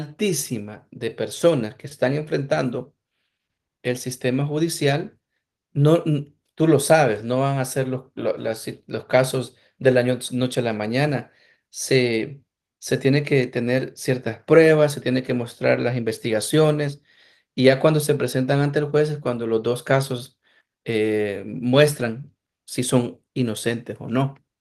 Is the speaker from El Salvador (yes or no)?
yes; Eastern El Salvador, El Salvador; Hay una zona en el país, que es la zona oriental de donde yo soy, que por generaciones y generaciones ha sido olvidada por todos los presidentes.